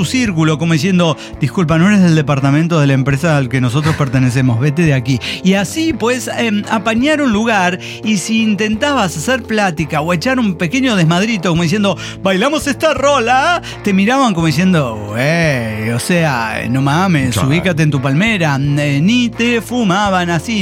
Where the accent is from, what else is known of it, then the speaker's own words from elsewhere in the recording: Mexico City, Mexico; Pero en Ciudad de México sí, porque hay amplitud térmica todo el año, podemos disfrazarnos de lo que querramos. Además, somos chilangos.